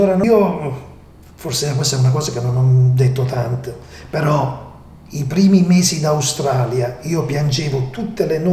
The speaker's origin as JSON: {"language": "Italian", "town": "Torre del Greco", "region": "Campania", "country": "Italy", "tie": "born there", "said": "Io sono nato a Torre del Greco."}